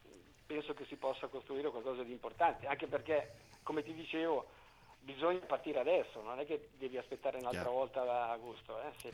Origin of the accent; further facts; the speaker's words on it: Lecco, Lombardy, Italy; io vengo da Lecco, siamo più o meno della stessa generazione, lui è in 53, io sono in 54